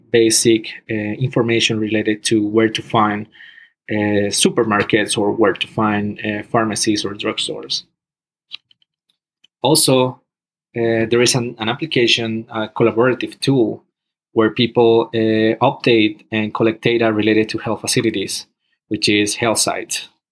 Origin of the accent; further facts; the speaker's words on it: Barranquilla, Atlántico, Colombia; And I'm from Barranquilla, Colombia.